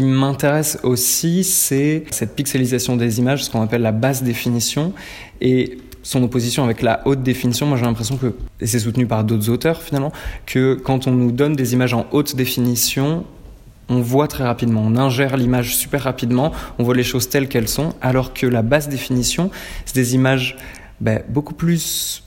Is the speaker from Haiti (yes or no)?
no; Nouvelle-Aquitaine, France; also born or lived in Orléans; je sors ça d'Orléans, j'y ai passé 5 ans et je reviens un petit peu dans les Landes, à Angres, là où j'ai grandi